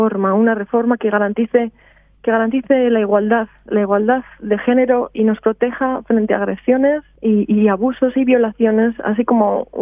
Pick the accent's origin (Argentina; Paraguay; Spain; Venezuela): Spain; now in Australia; Somos seis mujeres que vivimos en Australia, somos españolas y somos ciudadanas de a pie.